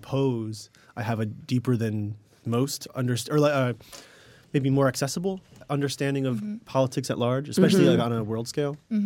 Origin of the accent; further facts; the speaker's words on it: tri-state area, United States; I'm from mostly the tri-state area in the United States.